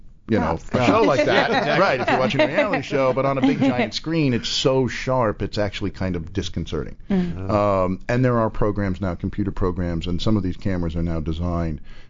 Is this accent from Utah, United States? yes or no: no; San Diego, California, United States; now in Los Angeles, United States; San Diego.